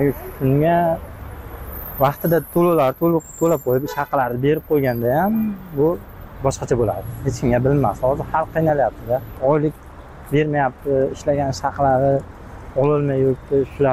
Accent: Qashqadaryo Region, Uzbekistan; Biz o'zim Qashqadaryodanman.

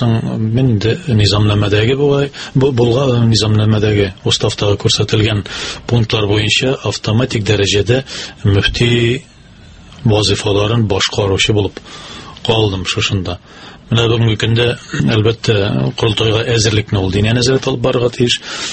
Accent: Oly Tarkhan, Tatarstan, Russia; born there; Мин иң беренче үзем туым белән Тәтеш районыннан Олы Тархан деп аталган авылдан белем алуларым

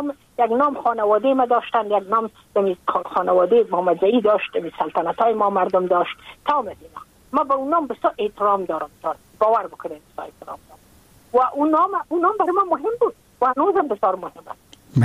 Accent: Afghanistan; moved away as an adult; now in United States; من که از افغانستان بر آمدم من اون سال بودم 28 ساله

